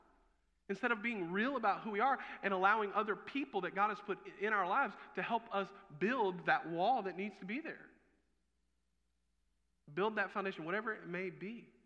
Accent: South Carolina, United States; Fun fact for you, even though I'm from South Carolina originally, I loathe country music.

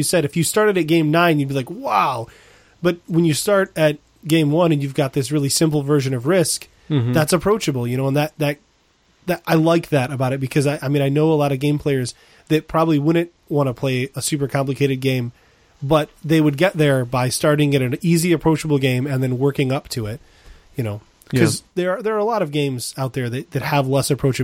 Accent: Michigan, United States; We're from Michigan. Yeah. We're all about Euchre.

